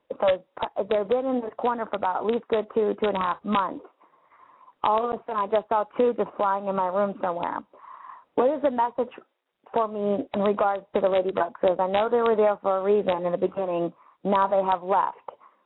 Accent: Philadelphia, Pennsylvania, United States; but it's going to be patriotic because I'm from Philadelphia.

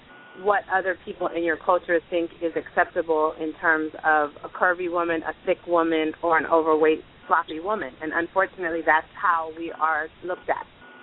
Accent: Oakland, California, United States; As I mentioned, I'm from East Oakland, and it's very urban here.

